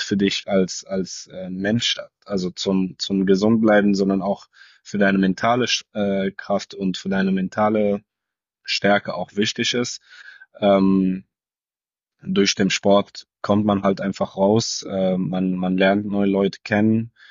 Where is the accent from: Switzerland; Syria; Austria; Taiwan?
Syria; Also ich meine, ich komme selber aus Syrien